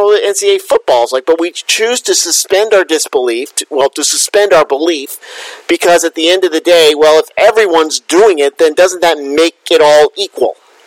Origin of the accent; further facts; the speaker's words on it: Boston, Massachusetts, United States; Well, again, I'm from Boston, so of course I'd like to see the Celtics make another run at it